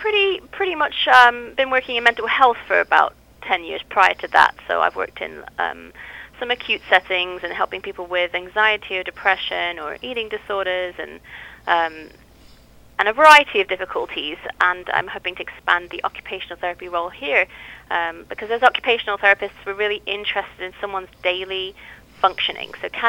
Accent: United Kingdom; I do speak funny because I'm from the United Kingdom.

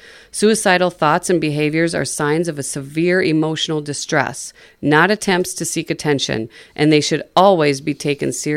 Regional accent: Dawson, Minnesota, United States; I grew up in Dawson, graduated from Dawson Boyd

